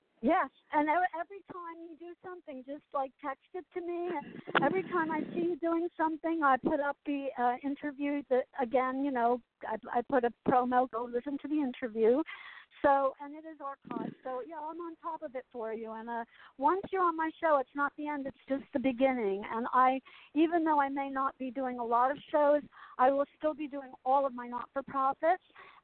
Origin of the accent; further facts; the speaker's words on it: Asbury Park, New Jersey, United States; moved away; also born or lived in Allenhurst, New Jersey / California; Because I left New Jersey, and I was raised in Asbury Park and Allenhurst, and I moved to California, and I was in California for 28 years